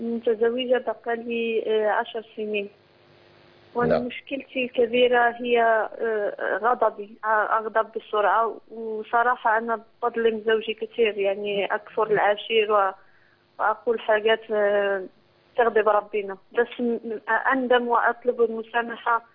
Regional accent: Morocco; now in Canada; أنا من المغرب بس بعيش في كندا.

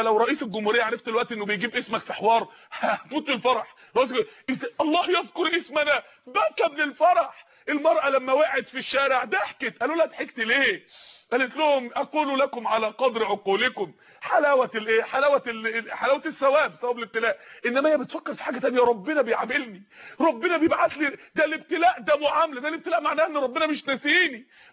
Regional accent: Mansoura, Dakahlia, Egypt; عندنا في المنصورة

